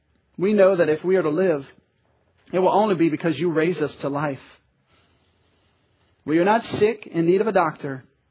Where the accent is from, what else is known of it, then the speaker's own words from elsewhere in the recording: the South, United States; I think I need to say this because we're from the South. And in the South, there's a lot of religion.